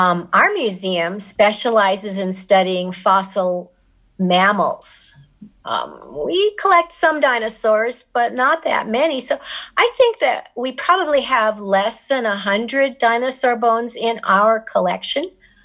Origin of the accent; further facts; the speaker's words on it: Colorado, United States; I'm a paleontologist from Colorado in the United States